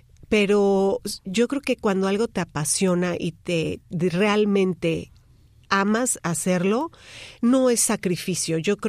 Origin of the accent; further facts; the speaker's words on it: Puebla, Mexico; also born or lived in Mexico City; Yo soy chilanga banda, como decimos en México. Yo soy del DF. Nací en Ciudad de México y crecí en la ciudad de Puebla.